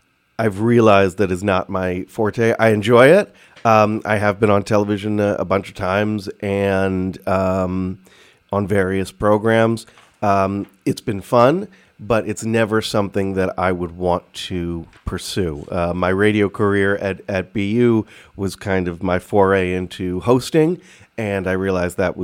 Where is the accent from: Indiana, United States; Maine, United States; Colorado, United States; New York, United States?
New York, United States; Port Washington; I grew up here in Port Washington and currently live here now with my family.